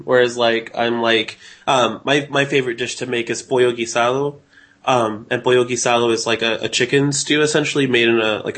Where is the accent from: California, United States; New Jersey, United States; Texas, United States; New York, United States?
Texas, United States; Houston; No. Well, I grew up in Houston, but I'm Salvadoran. That's like my upbringing. And although I speak English very well, I am very Salvadoran at times.